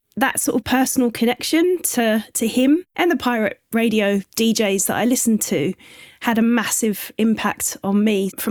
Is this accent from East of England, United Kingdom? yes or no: yes; Southend, East of England, United Kingdom; And well, I grew up right in Southend city centre in a flat with my mum.